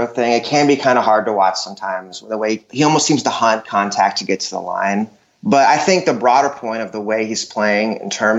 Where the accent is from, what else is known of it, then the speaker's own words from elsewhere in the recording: Dallas, Texas, United States; My guy, yeah, I'm from Dallas, so I'm a big Luka Doncic guy